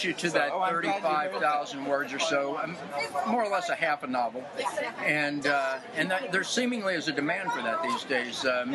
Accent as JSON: {"language": "English", "region": "Kentucky", "country": "United States", "tie": "born or raised there", "said": "I grew up in Kentucky, so I had some early experiences with, you know, religious fanaticism."}